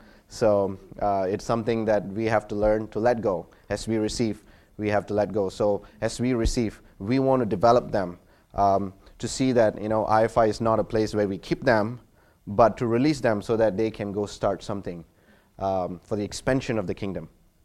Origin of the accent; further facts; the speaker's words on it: Malaysia; I'm from Malaysia. Well, my grandparents are from India, so that's why I look like Indian. All right, so, but I'm Malaysian first, then Indian. So I speak Malay language, Indonesian